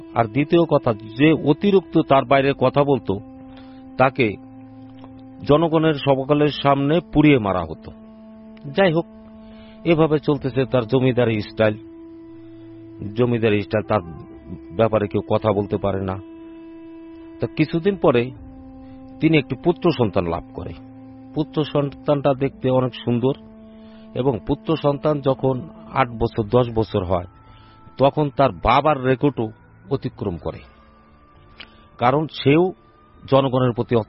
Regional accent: Faridpur, Dhaka Division, Bangladesh; আমার বাড়ি ফরিদপুর টাবাখোলা লেকপার।

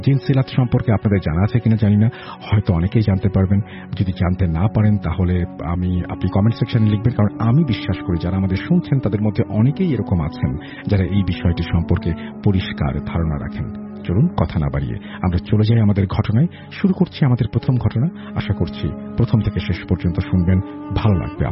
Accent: Uttar Barabhita, Rangpur Division, Bangladesh; আমি এবার intermediate first ইয়ারে পড়ি। আমার বাড়ি কুড়িগ্রাম জেলা ফুলবাড়ি উপজেলা বড়ভিটা ইউনিয়নে, এবং আমার গ্রামের নাম উত্তর বড়ভিটা।

